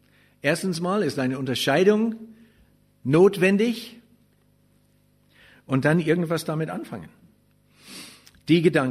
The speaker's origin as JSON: {"language": "German", "country": "Germany", "said": "Wir sind ja Deutsche, gell?"}